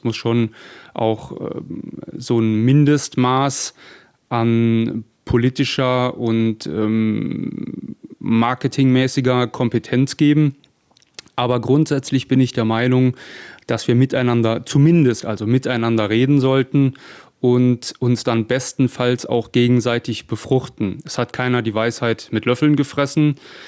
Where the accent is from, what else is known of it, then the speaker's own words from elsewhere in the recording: Saarland, Germany; Ja, ich bin gebürtiger Saarländer, Vater von 3 Kindern, bin 46 Jahre alt